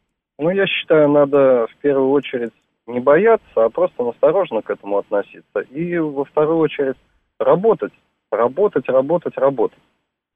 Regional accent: Belarus; я сам вот из Беларуси, это сам, получил гражданство и работаю

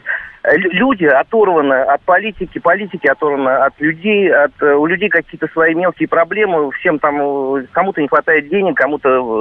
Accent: Moscow Oblast, Russia; я из Подмосковья.

